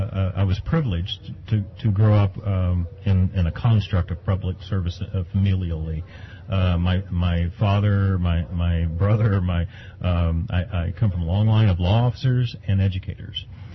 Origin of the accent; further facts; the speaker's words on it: Charleston, West Virginia, United States; I am a 10th generation West Virginian, actually, or actually of this area, which, you know, predates West Virginia. I grew up in Charleston.